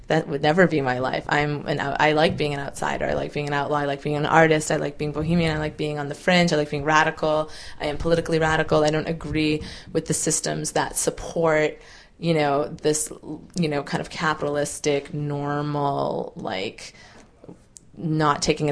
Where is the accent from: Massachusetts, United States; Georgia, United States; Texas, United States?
Massachusetts, United States; Where I grew up in Massachusetts, like, people got called queer all the time as an insult.